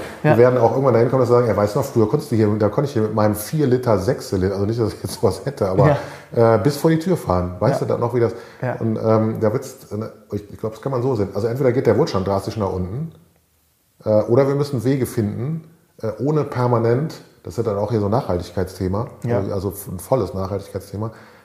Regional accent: Rhineland, Germany; bei mir in Rheinland, wo ich herkomme

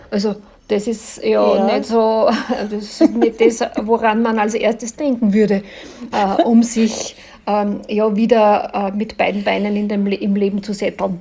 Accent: Linz, Upper Austria, Austria; Und ich komme ja aus Linz.

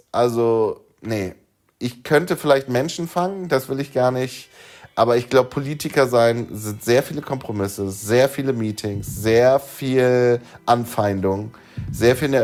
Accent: East Germany, Germany; born there; ich komme aus diesem Stadtteil, der blau ist, und ich bin gebürtiger Ossi.

